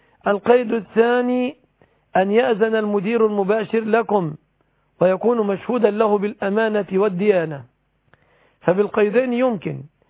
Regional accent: Egypt

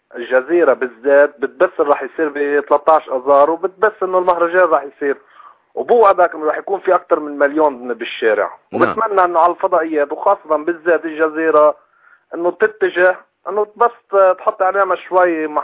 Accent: Lebanon; نعم، ايه لبناني. انا

